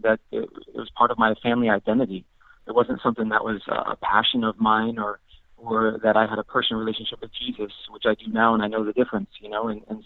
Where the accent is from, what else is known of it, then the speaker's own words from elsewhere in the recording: Bloomington, Illinois, United States; And later we moved to Bloomington, Illinois, which is right in the heart of Central Illinois and Peoria Diocese.